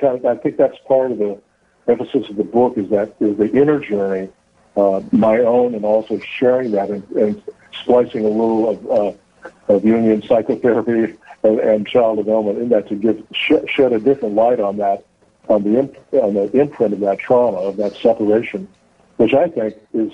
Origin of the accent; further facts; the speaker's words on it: Kansas City, Missouri, United States; born there; I assume it was probably her father, drove her from Iowa to Kansas City, where I was born in the Willows Maternity Sanitarium.